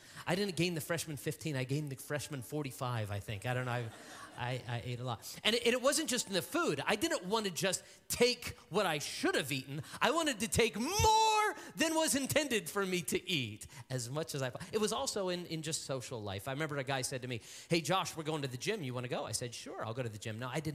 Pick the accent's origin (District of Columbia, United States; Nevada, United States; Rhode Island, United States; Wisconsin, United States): Nevada, United States; Las Vegas; I was born and raised in Las Vegas.